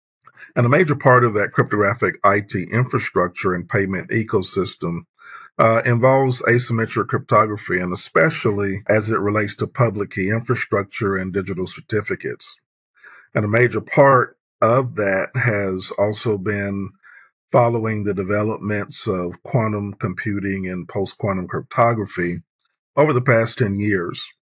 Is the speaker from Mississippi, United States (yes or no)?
yes; Gulfport, Mississippi, United States; I grew up in Gulfport, Mississippi, in the middle of what many would call hurricane country.